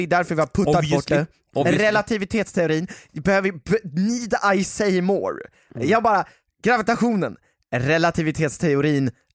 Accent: Stockholm, Stockholm County, Sweden; Inte som vi stockholmare som har ett mål och en riktning.

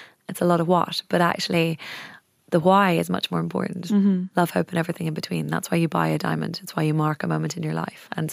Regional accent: Wicklow, Leinster, Ireland; I was brought up in Wicklow.

